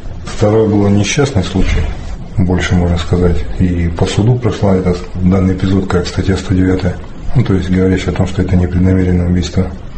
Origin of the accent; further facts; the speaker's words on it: Nizhny Tagil, Sverdlovsk Oblast, Russia; Да, я родом из Нижнего Тагила. Проживал там, у мастера по приемке цветного металла.